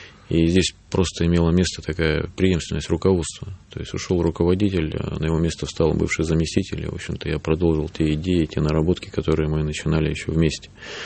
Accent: Republic of Karelia, Russia; Да, я родом из Карелии.

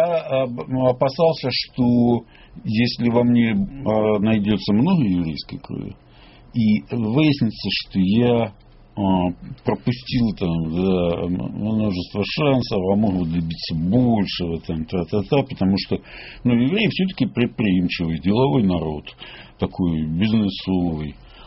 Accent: Ukraine; Так-то украинец...

